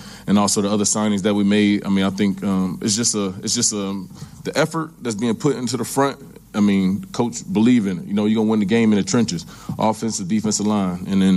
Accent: Atlanta, Georgia, United States; now in Chicago, United States; Atlanta was my hometown, is my hometown, with or without the Falcons. Atlanta will always have a special place in my heart

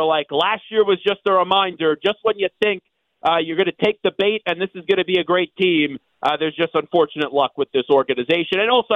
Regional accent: Commack, New York, United States; The linebacker out of Comac, New York, my hometown, actually.

